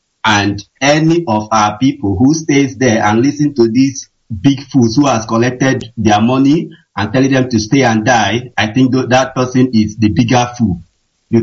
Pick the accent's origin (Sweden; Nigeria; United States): Nigeria; now in Vienna, Austria; I hail from Akumazi Umuocha in Anioma land, Biafra land.